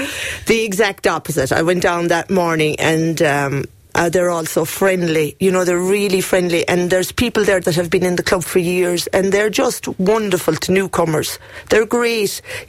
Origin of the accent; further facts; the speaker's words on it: Killarney, County Kerry, Ireland; I'm from Killarney. I was brought up in town, so we always cycled.